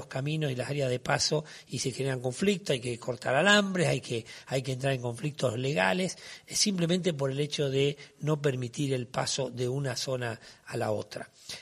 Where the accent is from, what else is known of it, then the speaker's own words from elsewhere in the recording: Chaco, Argentina; Y los chaqueños le decimos